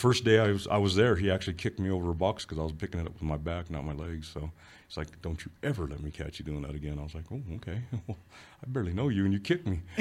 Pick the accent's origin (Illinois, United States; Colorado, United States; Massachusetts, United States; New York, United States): Colorado, United States; Alamosa; I was born in Denver, raised in Alamosa for the last part of my schooling.